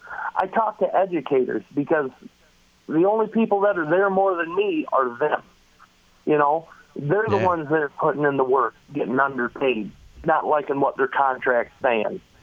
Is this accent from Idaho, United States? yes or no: yes; Eagle, Idaho, United States; I was raised in the Eagle area. I mean, my grandparents live out in Eagle, and we do own a family farm. So I was definitely raised the country lifestyle.